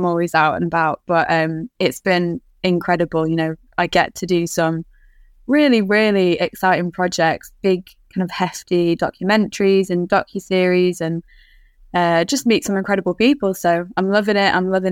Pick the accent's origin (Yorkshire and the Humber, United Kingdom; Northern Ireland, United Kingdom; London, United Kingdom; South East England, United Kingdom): Yorkshire and the Humber, United Kingdom; Sheffield; from a guy who lived in Sheffield, my hometown, who set it up.